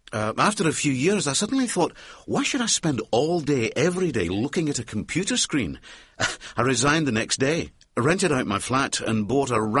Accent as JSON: {"language": "English", "region": "Scotland", "country": "United Kingdom", "moved": "as an adult", "lives_now": "New Zealand", "said": "Well, I'm originally from Scotland, but I moved to New Zealand 3.5 years ago. Now I own a backpacker's hostel in the North Island."}